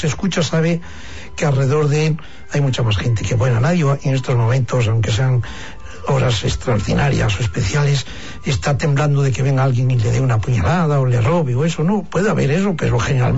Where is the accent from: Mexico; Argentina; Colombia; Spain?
Spain; La Rebollada, Asturias; Un cura mío del pueblo de La Rebollada.